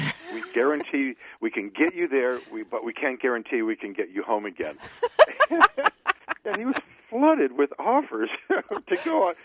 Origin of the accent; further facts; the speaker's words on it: Detroit, Michigan, United States; There's that old expression I grew up with in Detroit